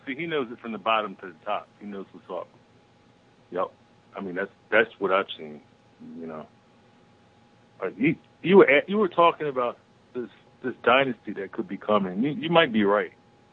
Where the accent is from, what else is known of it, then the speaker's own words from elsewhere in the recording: Philadelphia, Pennsylvania, United States; I grew up in Philadelphia. I've been reading that paper and New York Times my whole life.